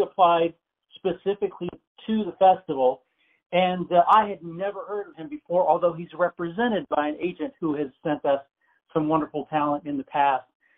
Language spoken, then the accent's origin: English; Tampa, Florida, United States; I grew up in Tampa and got a business degree from the University of South Florida